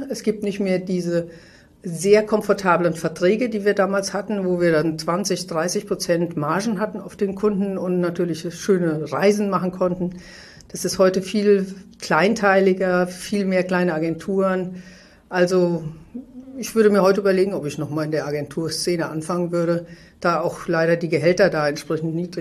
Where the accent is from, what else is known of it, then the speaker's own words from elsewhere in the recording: Frankfurt, Hesse, Germany; Frankfurt ist einfach eine geile Stadt. Und meine Heimat